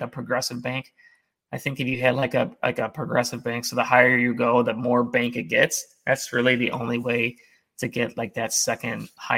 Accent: Hampshire, Illinois, United States; I'm not going to say like I'm from Hampshire. I guess I could, but it just gives them a better idea that like I'm from Chicago or Chicago suburbs, right?

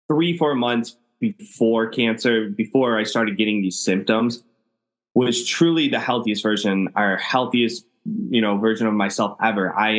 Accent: Cleveland, Ohio, United States; So I'm from Cleveland, Ohio, and we have to rush you from our local hospital to the main campus to figure out what's going on.

